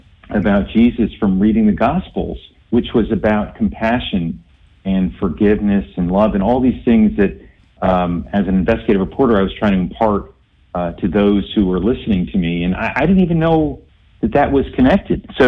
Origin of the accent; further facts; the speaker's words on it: New York City, New York, United States; I grew up in New York City, and I frankly didn't believe in anything.